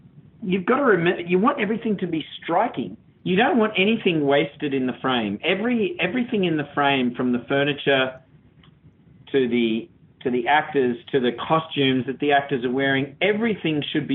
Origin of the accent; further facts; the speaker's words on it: Australia; being in Australia, is just being in my home country, close to my family.